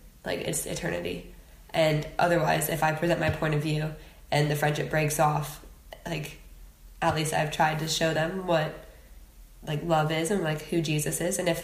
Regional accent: United States; Like, being an American, I don't know if this is just like a stereotypical American thing, but I'm just very blunt in the way that I speak

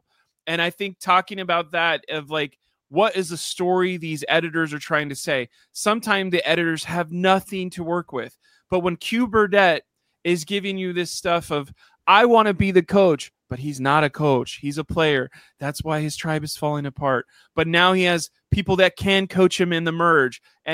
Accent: Mississippi, United States; I have stories from my childhood. I have regional dialect if I'm saying crazy stuff because I'm from Mississippi.

